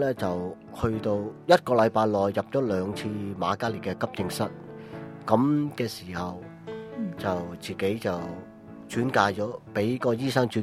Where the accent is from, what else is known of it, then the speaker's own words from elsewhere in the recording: China; 因為我哋中國人就多數啤酒啊、白蘭地啊